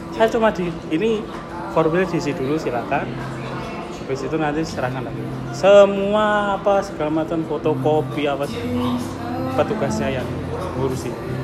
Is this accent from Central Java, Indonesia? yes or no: yes; Kebumen, Central Java, Indonesia; now in South Korea; Ya, kalau di kita Jawa Tengah. Kebumen